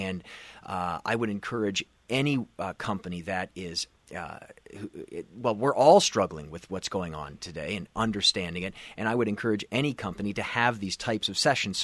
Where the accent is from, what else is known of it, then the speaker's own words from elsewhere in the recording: Canada; And we all come from different backgrounds, right? I grew up in Canada.